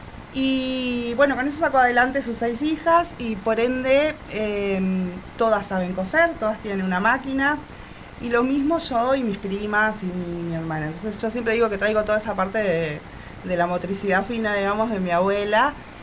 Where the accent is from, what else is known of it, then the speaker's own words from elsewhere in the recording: Salto, Uruguay; born there; now in Montevideo, Uruguay; Yo nací en Salto, hace 11 años que vivo acá en Montevideo. Uh-huh. Igual siempre tengo como un pie allá y otro acá, estoy viajando todo el tiempo. Allá está mi familia, bueno, mis amigos, todo.